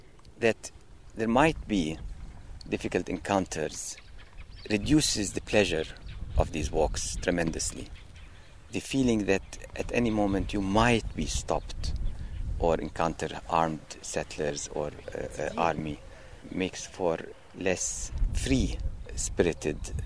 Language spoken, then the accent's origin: English; Ramallah, West Bank, Palestine; English is a second language; and I'm from Ramallah, and I'm an author and a lawyer.